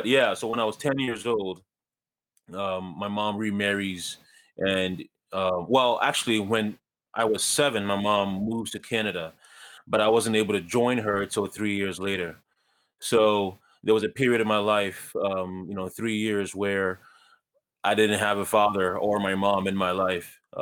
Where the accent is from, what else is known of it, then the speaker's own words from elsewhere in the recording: Ghana; I was born in Ghana, as you said. I was born to a single mother in Ghana.